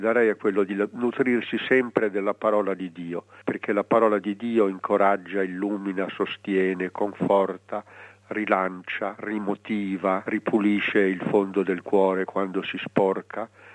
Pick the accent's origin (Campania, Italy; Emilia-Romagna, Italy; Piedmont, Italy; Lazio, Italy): Piedmont, Italy; Turin; io sono di Torino, quindi non conoscevo Milano